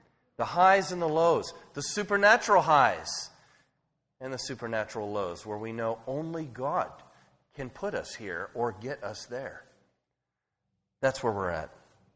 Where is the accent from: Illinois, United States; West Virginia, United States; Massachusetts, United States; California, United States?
California, United States; Avalon; I'm from Avalon, they're like, oh my gosh, you're from Avalon. Is that in L.A.? I'm like, no, it's on Catalina Island.